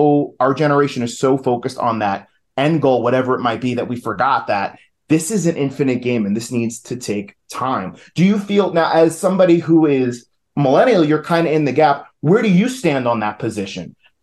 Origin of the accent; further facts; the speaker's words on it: New York, United States; You know, I'm originally from New York. I got the New York work style.